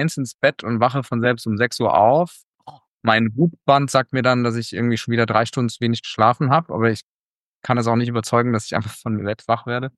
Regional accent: Saarland, Germany; Ich mochte das Saarland als Kind. Ich fand es sehr toll, da aufzuwachsen. Viel Natur, sehr deutsch-französisch. Hab auch Französisch quasi muttersprachlich sozusagen.

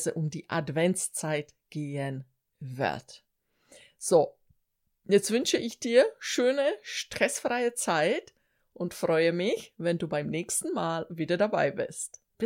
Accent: Czechia; German is a second language; Als Tschechin finde ich das natürlich ganz niedlich

